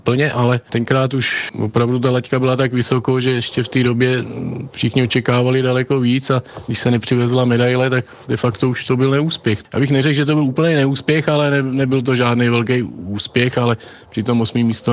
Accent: Harrachov, Liberec Region, Czechia; já jsem z Harachova, tak můžu mluvit o Harachově

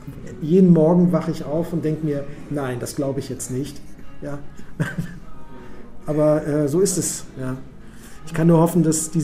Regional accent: Bavaria, Germany; Und wenn man sich als Bayer zu erkennen gibt, der nicht bayerisch spricht, ich kann zwar bayerisch sprechen, aber ich tue es natürlich nicht auf der Straße, dann sind sie immer sehr überrascht, dass ich tatsächlich, wie Sie gerade sagen, aus dem tiefsten Bayern komme.

